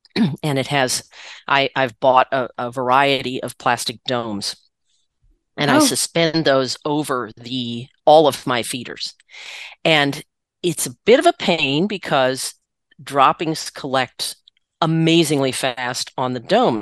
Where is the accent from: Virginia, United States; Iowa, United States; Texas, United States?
Virginia, United States; But get this, I grew up in Virginia.